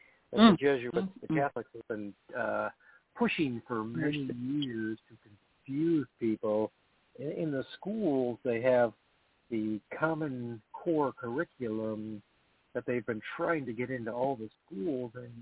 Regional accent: Fort Ann, New York, United States; I'm from Fort Ann, New York, and just listening in on the prayer line

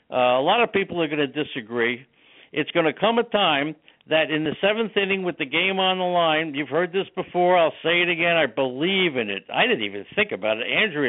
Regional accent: New York, United States; I grew up in New York in the 50s with Willie Mickey and the Duke, and we used to have gang fights.

